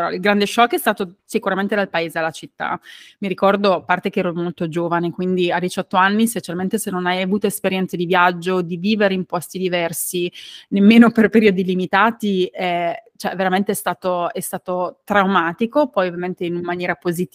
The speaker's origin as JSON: {"language": "Italian", "town": "Urbania", "region": "Marche", "country": "Italy", "tie": "born or raised there", "said": "Vengo da una piccolissima cittadina, nemmeno un paese nel nord delle Marche, che si chiama Urbania, vicino Urbino, in cui ho vissuto per 18 anni praticamente non stop"}